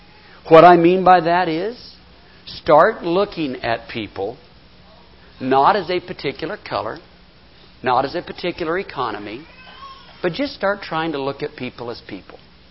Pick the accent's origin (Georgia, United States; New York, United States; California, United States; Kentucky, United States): Georgia, United States; Atlanta; I'm from North Atlanta and she's from South Atlanta.